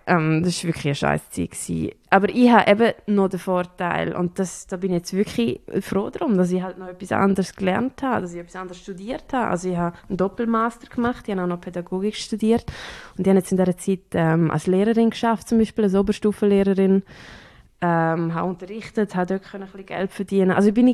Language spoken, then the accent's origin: German; Switzerland; ich komme aus der Schweiz, oder? Und ich komme nicht aus einer Künstlerfamilie.